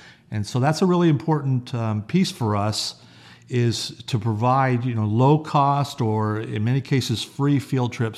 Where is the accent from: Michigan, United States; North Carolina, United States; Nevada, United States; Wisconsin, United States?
Nevada, United States; Las Vegas; I was grimacing a little because I'm an East Coast or an East Side boy. Oh. I grew up on the East Side. I was born and raised here as well.